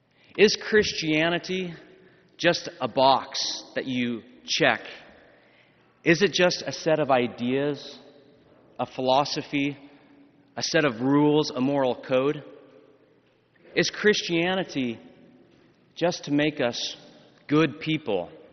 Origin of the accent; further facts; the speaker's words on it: Lincoln, Nebraska, United States; I'm originally from Lincoln, Nebraska, and I will be, God willing, ordained a priest in May.